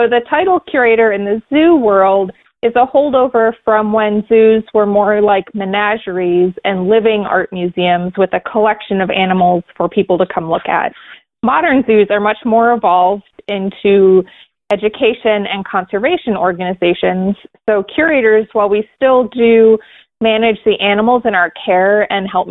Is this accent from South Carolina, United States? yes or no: no; New York, United States; I grew up back east in New York State